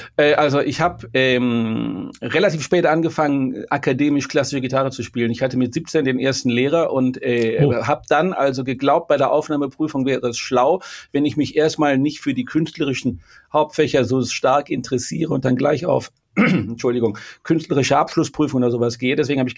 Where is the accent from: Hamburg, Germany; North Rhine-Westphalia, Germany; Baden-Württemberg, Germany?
North Rhine-Westphalia, Germany; Wuppertal; also born or lived in Italy; now in Switzerland; lebe auch in der Schweiz, offiziell im Tessin. Das ist direkt an der italienischen Grenze und bin aus Wuppertal weg vor 32 Jahren, genau. Bin ich nach Italien, habe lange da in Italien gelebt